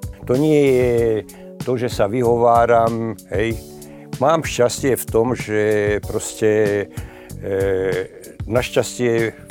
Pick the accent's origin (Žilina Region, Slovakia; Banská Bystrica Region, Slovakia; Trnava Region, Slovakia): Trnava Region, Slovakia; Vrakúň; born there; Narodil som sa vo Vrakúni. To je, nie, mnohí si to mýlia z Vrakuňov, to je pri Gabčíkove.